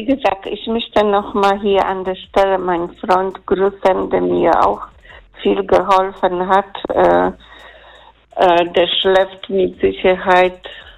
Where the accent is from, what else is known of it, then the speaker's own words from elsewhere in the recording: Poland; German is a second language; now in Germany; Und ich habe in Polen schon Deutsch gelernt, in der Schule. Ich habe auch ein Jahr Russisch studiert.